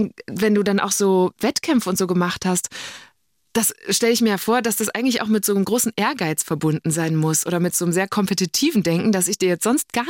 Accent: North Rhine-Westphalia, Germany; Aus Münsterland, 90er Jahre.

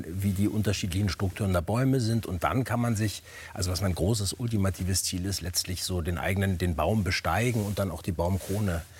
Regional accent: Hamburg, Germany; also born or lived in New York / Berlin; Also ich bin aus Hamburg ja damals nach New York gegangen zum Studieren. Als ich zurückkam nach 5,5 Jahren, bin ich nach Berlin gezogen.

